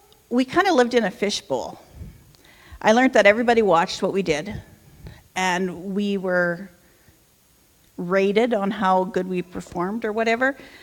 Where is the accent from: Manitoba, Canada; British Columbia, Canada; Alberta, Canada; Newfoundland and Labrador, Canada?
Alberta, Canada; Peace River; I'm a pastor's kid, and I was born in Peace River when my parents were the pastor couple at Grimshaw Alliance Church. When I'm asked where is home, I usually just say Alberta, because we moved around a lot.